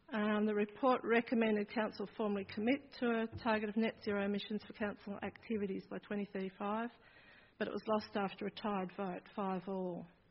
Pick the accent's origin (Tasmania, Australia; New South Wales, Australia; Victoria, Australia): Tasmania, Australia; Blackmans Bay; I'm from Blackmans Bay.